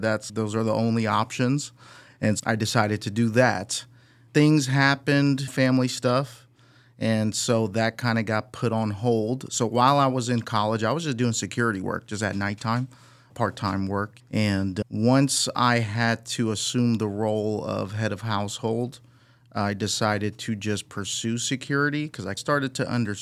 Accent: Northridge, California, United States; So I grew up in the San Fernando Valley, Northridge area for the most part. Went to school there.

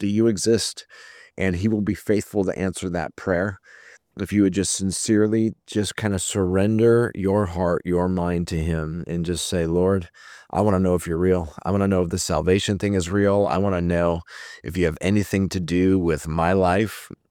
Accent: Chicago, Illinois, United States; some of the soil that I grew up in Chicago and in my family, in my home

